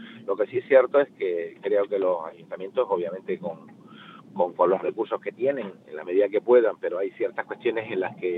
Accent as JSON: {"language": "Spanish", "town": "Morro Jable", "region": "Canary Islands", "country": "Spain", "said": "voy a poner mi pueblo para que nadie se ofenda, de Morrojable, ¿no?"}